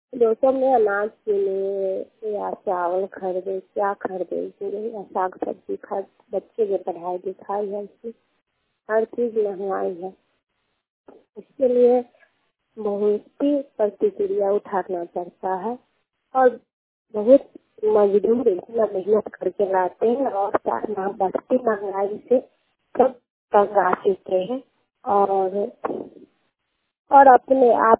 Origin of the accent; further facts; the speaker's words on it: Bhagwanpur Patri, Bihar, India; मैं लालगंज प्रखंड के रहने वाली हूँ, गांव भगवानपुर पत्री।